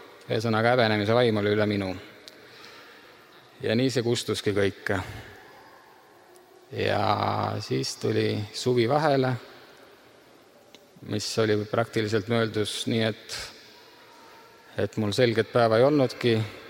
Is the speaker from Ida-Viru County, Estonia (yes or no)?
no; Tallinn, Harju County, Estonia; sündinud ja kasvanud Tallinnas, mitte kristlikus perest pärit